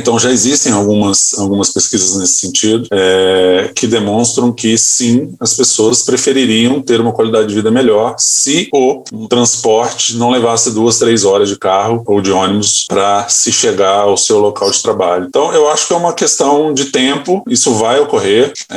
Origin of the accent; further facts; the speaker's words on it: Brazil; A minha preocupação como brasileiro é não fazer isso, né?